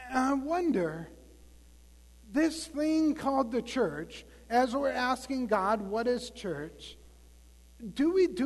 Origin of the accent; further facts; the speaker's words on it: Tioga, North Dakota, United States; Yes, everybody is in T-shirts, and the ground is not white. I'm from Tioga, North Dakota. It's hard to get used to.